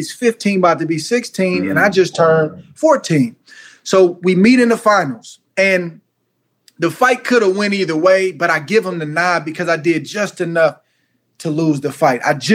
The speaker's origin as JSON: {"language": "English", "region": "California", "country": "United States", "said": "And I'm from California, so I'm trying to figure it out."}